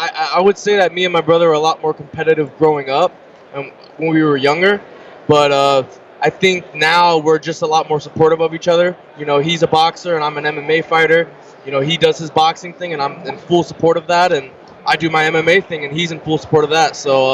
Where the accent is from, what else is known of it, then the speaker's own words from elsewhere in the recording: Chicago, Illinois, United States; born there; now in Las Vegas, United States; You know, I was born in Chicago. My mom and my dad's side of the family is from Chicago.